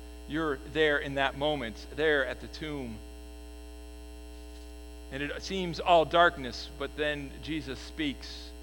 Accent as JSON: {"language": "English", "region": "California", "country": "United States", "tie": "born or raised there", "said": "I grew up in the Bay Area, so I like to catch little glimpses of my past from there."}